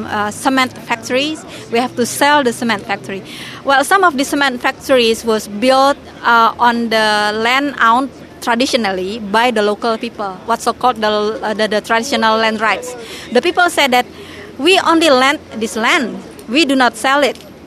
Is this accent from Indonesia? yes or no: yes; Jakarta, Indonesia; English is a second language; I'm from Jakarta, Indonesia.